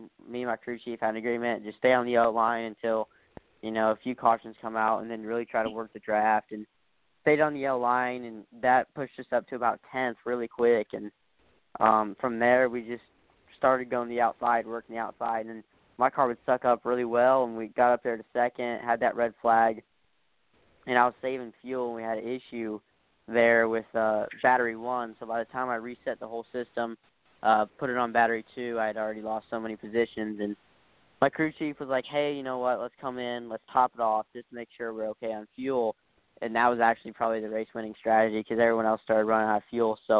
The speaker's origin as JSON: {"language": "English", "region": "Indiana", "country": "United States", "tie": "born or raised there", "said": "I grew up racing dirt in Indiana at the short tracks and mini sprints and stuff like that."}